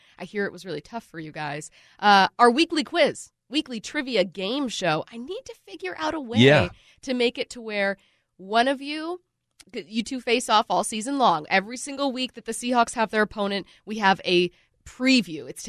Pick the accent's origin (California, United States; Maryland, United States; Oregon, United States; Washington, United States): Washington, United States; SeaTac; because I think I'm from SeaTac